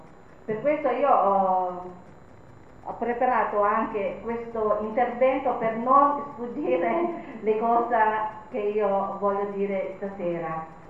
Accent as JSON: {"language": "Italian", "country": "Philippines", "second_language": "Italian", "lives_now": "Italy", "said": "E io, arrivata in Italia, che non sapevo quasi nulla della politica perfino del mio paese, dove nella mia casa si stava con Marcos perché mio padre stava con il dittatore."}